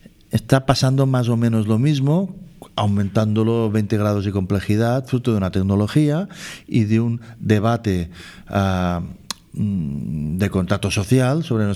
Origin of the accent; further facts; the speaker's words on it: Figueres, Catalonia, Spain; also born or lived in Girona; Mira, yo nací en Gerona y me crié en Figueras.